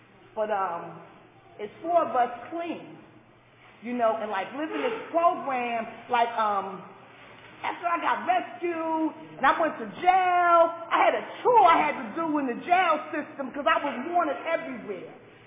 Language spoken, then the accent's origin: English; Newark, New Jersey, United States; Now, I'm from Newark. I'm not from Altoona. I'm not from Philly. I'm from Newark, New Jersey, right, where the drugs is on every corner, right?